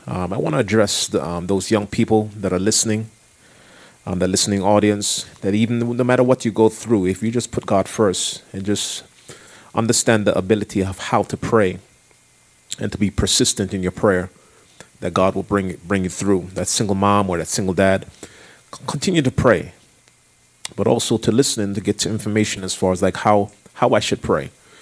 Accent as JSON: {"language": "English", "country": "Jamaica", "said": "pray for your I was about to say prime minister because I'm from Jamaica, but it's pray for your president."}